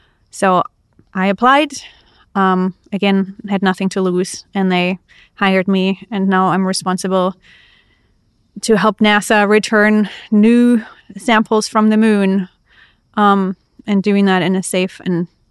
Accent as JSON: {"language": "English", "country": "Germany", "tie": "born or raised there", "second_language": "English", "said": "I was born and raised in Germany. So you might hear an accent or something. I went to school there, I went to university there"}